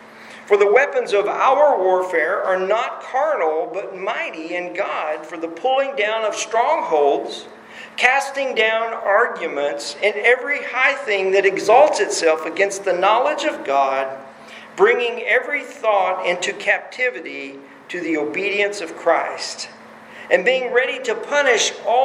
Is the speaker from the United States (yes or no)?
yes; Texas, United States; I grew up near Fort Worth, so we went there all the time.